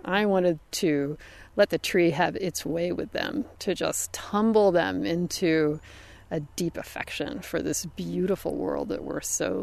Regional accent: Pacific Northwest, United States

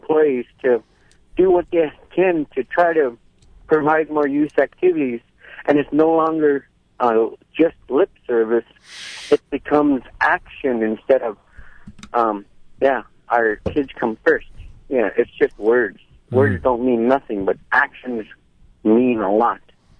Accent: Bethel, Alaska, United States; Forget Bethel. I don't care about Bethel. Hey. My hometown. It's my hometown, but, you know, they have so many things going on here.

